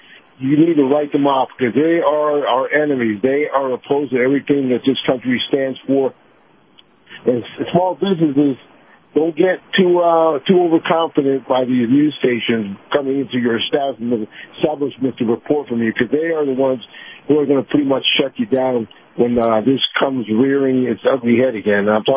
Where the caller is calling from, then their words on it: Tampa, Florida, United States; I'm calling from Tampa.